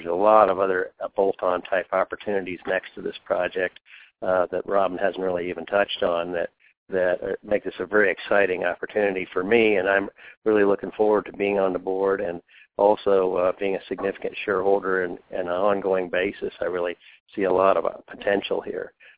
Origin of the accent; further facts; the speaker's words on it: United States; and I'm an American. I'm calling you from the U.S., and we'll stay in the U.S.